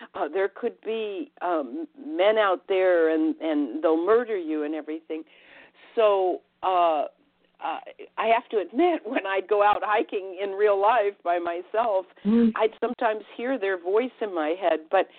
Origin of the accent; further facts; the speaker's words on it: Cleveland, Ohio, United States; also born or lived in Atlanta; I was a city girl. I was from Cleveland, Ohio, and went to high school and college in Atlanta, Georgia.